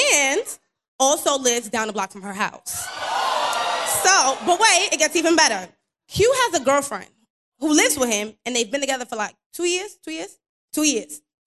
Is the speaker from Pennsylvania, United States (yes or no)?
no; Harlem, New York, United States; I'm from Harlem.